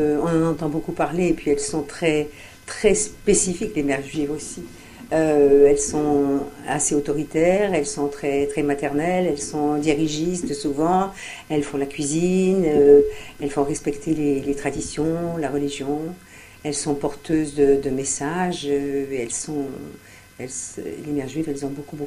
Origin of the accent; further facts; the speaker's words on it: Algeria; born there; Je suis née en Algérie